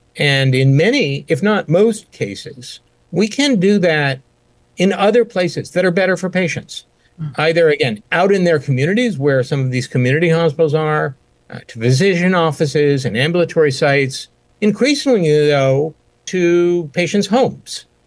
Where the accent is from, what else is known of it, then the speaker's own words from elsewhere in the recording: West Coast, United States; also born or lived in Israel; now in Boston, United States; I grew up on the West Coast. In fact, I've never lived anywhere with real weather and seasons until I moved to Boston 13 years ago. But at 18, I moved to Israel.